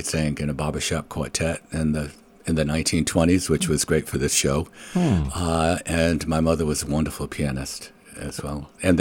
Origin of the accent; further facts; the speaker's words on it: Cranston, Rhode Island, United States; I grew up in Cranston.